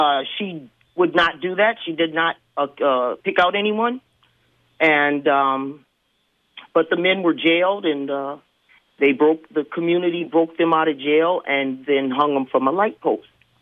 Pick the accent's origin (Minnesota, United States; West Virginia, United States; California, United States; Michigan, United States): Minnesota, United States; Duluth; born there; But also because I was born in Duluth, and I didn't even know about this lynching until I was like 18 years old.